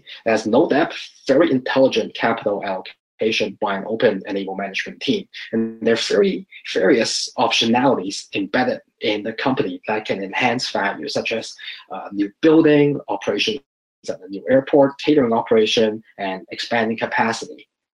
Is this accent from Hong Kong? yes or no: yes; New Territories, Hong Kong; Growing up in Hong Kong and seeing the place transform from the paddy fields in new territories, and in the span of 20 years, we have industrial buildings pop up, and 20 years after that, it's become the world's financial center.